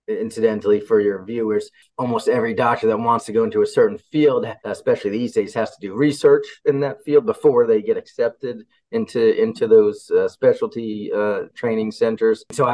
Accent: New Jersey, United States; now in Ohio, United States; even though I live in Southern Ohio now, I've been here for about 11 years. I grew up in New Jersey, near the Jersey Shore.

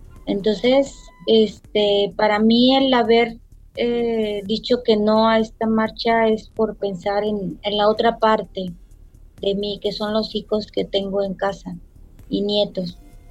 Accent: Baja California, Mexico; de Baja California.

